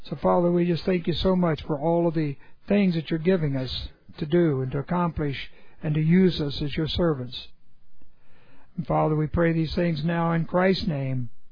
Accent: Texas, United States; now all I can brag about Texas is the spirit of Texas, being a Texan.

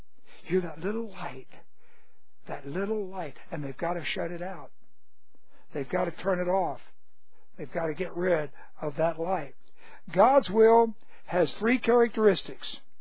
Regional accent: Houston, Texas, United States; I was born in January of 42. We moved 2 years later to Houston.

